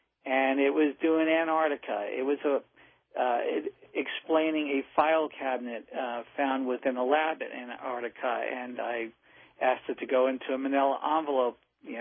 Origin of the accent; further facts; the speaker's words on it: New Jersey, United States; I grew up in near Princeton, New Jersey.